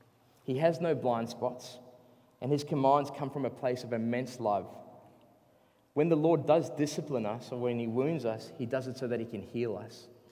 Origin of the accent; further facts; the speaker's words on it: South Africa; I grew up in South Africa, and I saw this sign multiple times.